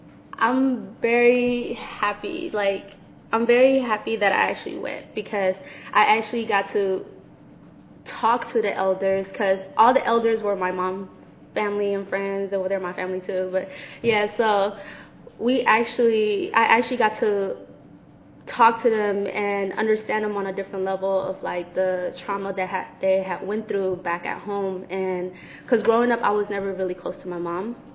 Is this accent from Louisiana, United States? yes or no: no; Oakland, California, United States; our struggle too as an American, you know, growing up, was born and raised in Oakland, living out here